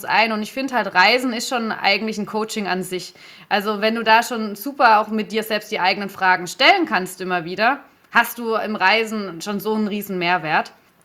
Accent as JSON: {"language": "German", "town": "Adelsheim", "region": "Baden-Württemberg", "country": "Germany", "tie": "born or raised there", "also_born_or_lived": "Stuttgart", "said": "Und bin aber zwischen Würzburg und Heilbronn aufgewachsen in so einem, in einer kleineren Stadt. Und da gibt es aber tatsächlich die besten, Adelsheim heißt"}